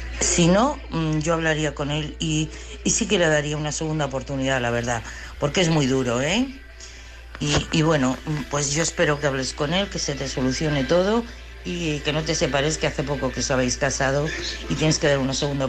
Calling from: Madrid, Community of Madrid, Spain; de Madrid.

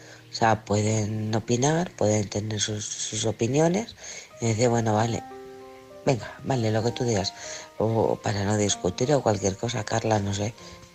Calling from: Alcorcón, Community of Madrid, Spain; del Alcorcón.

